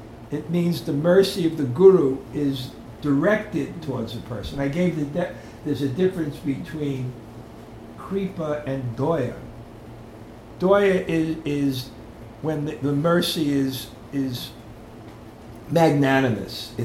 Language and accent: English; Brooklyn, New York, United States; born there; growing up, there was one book from where I came. I was born in Brooklyn.